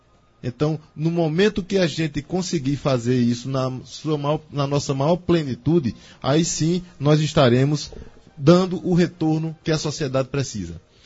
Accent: Araripina, Pernambuco, Brazil; Eu também sou interiorano, sou de Araripina, sou matuto também, sou bem sertanejo, né? Em se tratando de Recife, estou até bem mais distante da capital que vocês

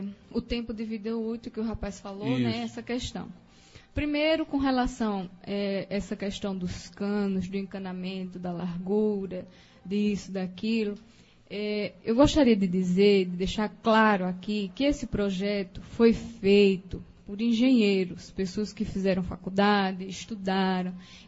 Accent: Maceió, Alagoas, Brazil; eu sou de Maceió

